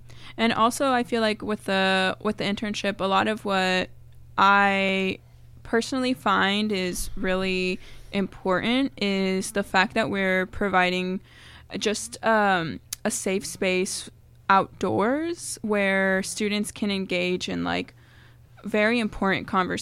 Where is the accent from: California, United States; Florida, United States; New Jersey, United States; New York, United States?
California, United States; Watsonville; I grew up in Watsonville as well, and a lot of my family and the families that live in this area have worked in the agricultural, like, industry.